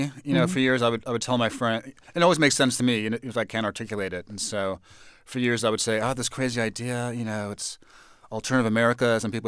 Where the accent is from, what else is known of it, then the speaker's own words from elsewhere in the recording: New York, United States; I'm from New York